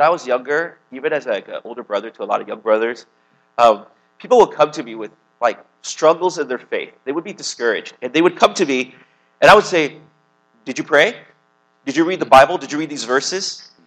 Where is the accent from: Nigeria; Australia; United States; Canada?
United States; Well, I'm American, so I'll say I have this problem.